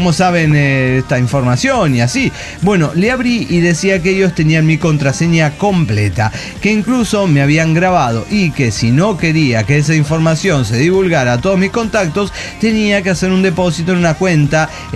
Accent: State of Mexico, Mexico; del Estado de México y les cuento

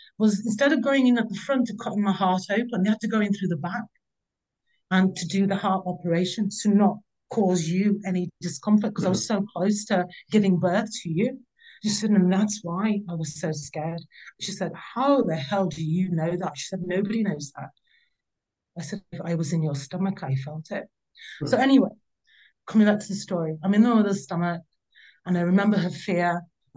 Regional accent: Birmingham, West Midlands, United Kingdom; born there; My parents are both from Northern India. They're from the Punjab. And I was born in Birmingham in the UK.

